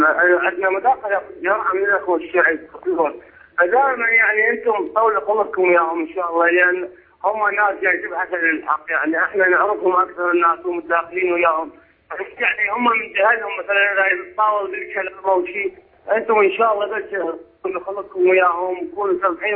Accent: Iraq; عندنا بالعراق

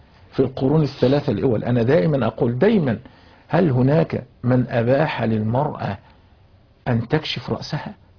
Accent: Egypt; والآن عندنا في مصر القائمة 1.5 مليون و600 ألف وكذا

